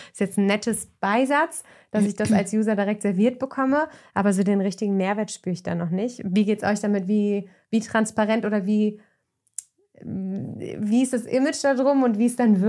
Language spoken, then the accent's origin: German; Germany; moved away as an adult; now in Austria; Ich bin jetzt so seit 3,5 Jahren ungefähr in Österreich beschäftigt, komme aus Deutschland, wie die meisten von euch wissen und hören an meinem nicht vorhandenen Akzent.